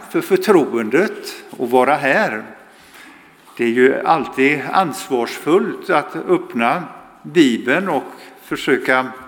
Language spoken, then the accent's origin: Swedish; Gothenburg, Västra Götaland County, Sweden; Och jag är född göteborgare, och även om jag har bott större delen av mitt liv på andra orter så är jag fortfarande göteborgare.